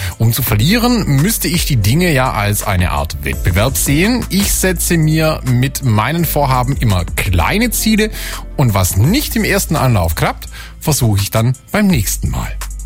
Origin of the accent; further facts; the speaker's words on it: Southern Germany, Germany; durch die schöne Landschaft bei uns zu Hause in Süddeutschland mit dem Rad fahren.